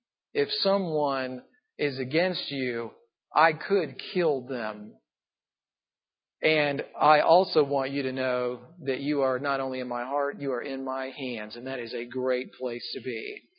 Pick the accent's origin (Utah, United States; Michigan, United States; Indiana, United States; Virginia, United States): Indiana, United States; Indianapolis; Now I'm from Indianapolis, and our center for the Colts is Jeff Saturday.